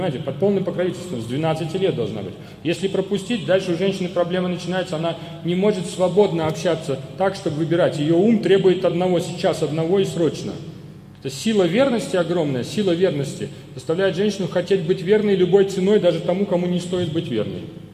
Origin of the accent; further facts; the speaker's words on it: Saint Petersburg, Russia; Я воспитанный человек, я вырос в Санкт-Петербурге.